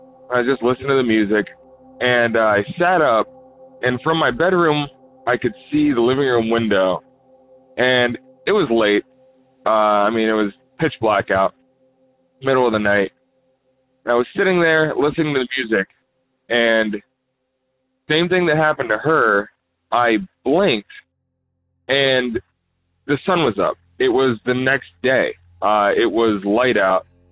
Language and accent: English; Ohio, United States; Hey Derek … I'm from Ohio